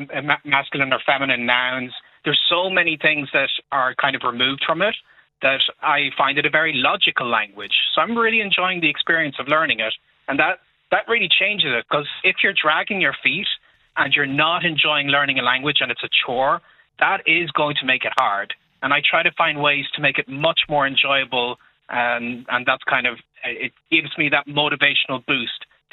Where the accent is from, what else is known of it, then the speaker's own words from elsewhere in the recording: Cavan, Ulster, Ireland; I'm from Cavan.